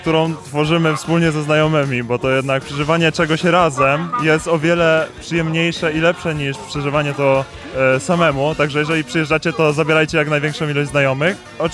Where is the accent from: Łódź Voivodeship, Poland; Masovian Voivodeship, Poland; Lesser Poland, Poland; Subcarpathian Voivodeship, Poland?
Łódź Voivodeship, Poland; Złoczew; przyjechałem ze Złoczewa.